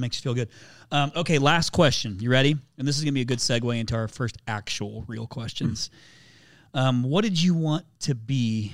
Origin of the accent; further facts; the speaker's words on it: Indiana, United States; I'm from Indiana originally. Yep. Grew up there.